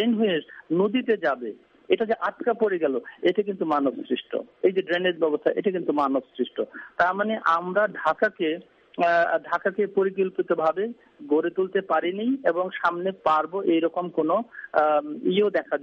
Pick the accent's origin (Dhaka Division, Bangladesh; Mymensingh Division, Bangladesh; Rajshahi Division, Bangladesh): Dhaka Division, Bangladesh; Dhaka; আমি নিজেও আমি বলছি আমি ঢাকাই, আমি বড় আমি ঢাকাইয়া বলতে যা বোঝায় সেটা এবং সেখানে আমার কর্মক্ষেত্র।